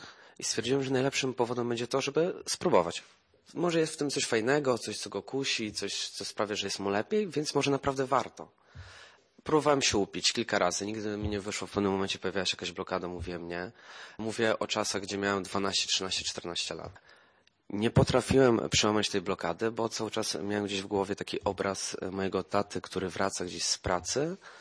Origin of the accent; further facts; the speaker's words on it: Ostrołęka, Masovian Voivodeship, Poland; mam 22 lata, pochodzę ze Ostrołęki.